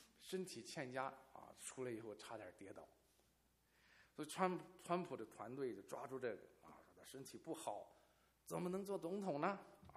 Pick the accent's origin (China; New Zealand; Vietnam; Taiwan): China; 骂我们从中国来的人啊！